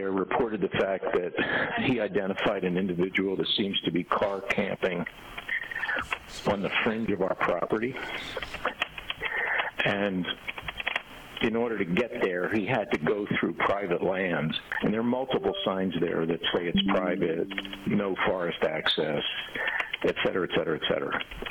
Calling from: Denver, Colorado, United States; I'm calling you from Denver.

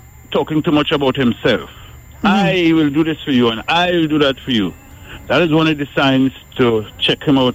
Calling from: Arima, Trinidad & Tobago; from Arima.

